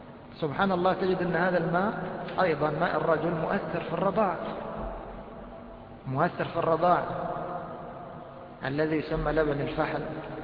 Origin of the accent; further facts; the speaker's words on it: Egypt; عندنا في مصر خاصة الأزهريين ممكن يقوم بالنعال وينزل فوق راسه.